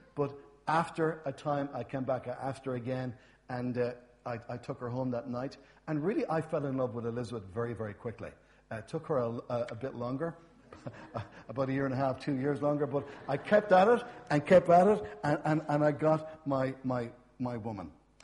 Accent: Enniscorthy, Leinster, Ireland; born there; So I was born in Enniscorthy. I have 8 sisters and 3 brothers.

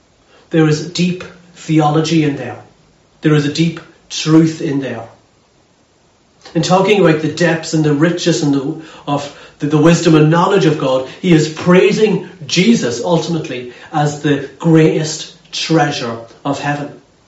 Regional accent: Ulster, Ireland; now in Lurgan, United Kingdom; I'm the minister in St John's Church in Lurgan, and I'm originally from Cavan, so I'm kind of one of those kind of weird hybrids that I'm a European and also an Ulsterman

